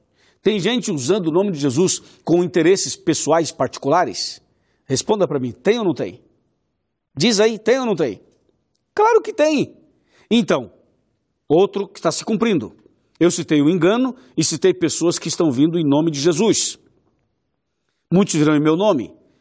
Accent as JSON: {"language": "Portuguese", "region": "São Paulo", "country": "Brazil", "said": "Eu também sou do interior de São Paulo."}